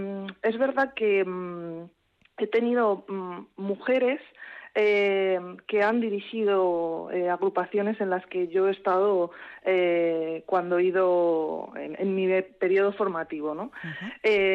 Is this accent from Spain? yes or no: yes; Madrid, Community of Madrid, Spain; also born or lived in Tolosa; Es verdad que soy criada en Madrid, pero nací en Tolosa.